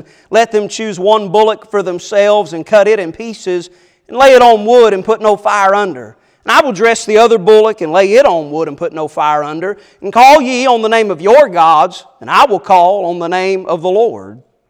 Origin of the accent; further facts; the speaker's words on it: Arkansas, United States; I'm from Arkansas. We didn't have a lot to do out there.